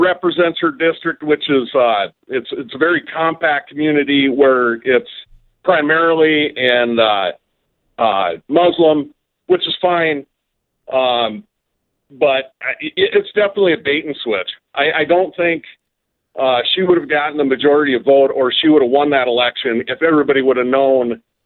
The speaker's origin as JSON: {"language": "English", "region": "Minnesota", "country": "United States", "said": "I'm from Minnesota, and I would just say that Ilhan Omar does not represent the state."}